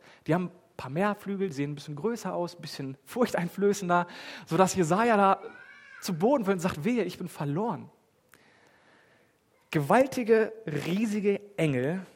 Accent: Wassel, Lower Saxony, Germany; In meinem Heimatdorf, wo ich herkomme, aus Wassel, da gab es jedes Jahr ein Krippenspiel.

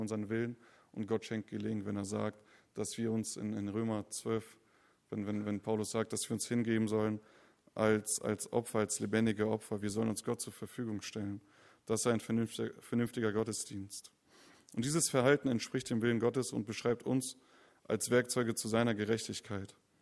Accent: Wolfsburg, Lower Saxony, Germany; ich komme aus Wolfsburg. Das ist die schönste Stadt der Welt tatsächlich. Und bei uns in Wolfsburg dreht sich alles um Autos, um Volkswagen.

